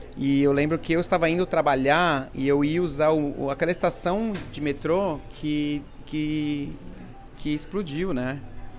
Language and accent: Portuguese; Brazil; moved away as an adult; also born or lived in England; porque eu saí do Brasil, eu tinha 23 anos, e fui para Inglaterra. Eu estava trabalhando no banco, juntei meu dinheirinho, né, para ir para lá. Não vim de uma família rica, uma família de classe média, assim.